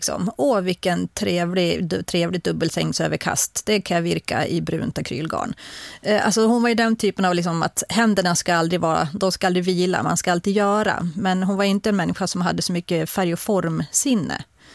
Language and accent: Swedish; Dalarna County, Sweden; Alltså, jag kommer ju från Dalarna och där är ju dräkter.